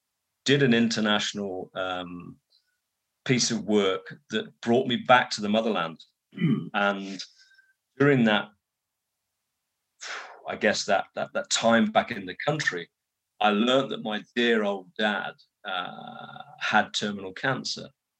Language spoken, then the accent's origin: English; England, United Kingdom; I say your country, it's still mine. I'm English at heart.